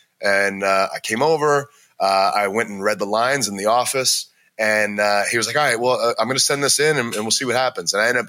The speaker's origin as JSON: {"language": "English", "region": "Maryland", "country": "United States", "said": "Like, I'm from Maryland, but I started wrestling in Ohio."}